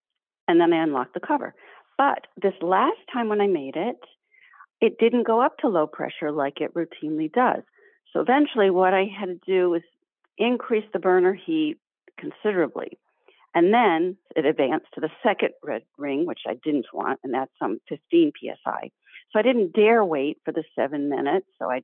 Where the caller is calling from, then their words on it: Massachusetts, United States; Wamsutt, Mass.